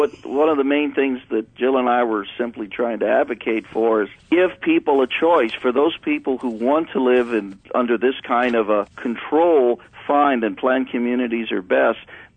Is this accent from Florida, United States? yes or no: no; Ohio, United States; The neighborhood that I grew up in back in Ohio back in the early 60s